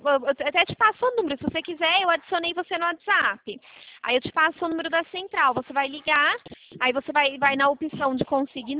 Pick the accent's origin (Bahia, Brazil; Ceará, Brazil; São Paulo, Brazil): São Paulo, Brazil; Araras; Não, na verdade eu sou de Araras, é bem próximo.